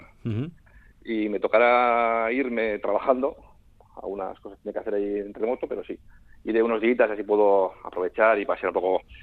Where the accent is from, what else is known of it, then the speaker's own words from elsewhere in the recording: Basque Country, Spain; como buen vasco, me gusta la comida.